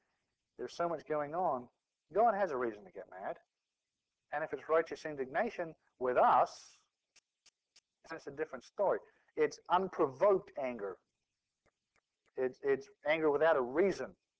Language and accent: English; Australia; born or raised there; also born or lived in New Zealand; now in United States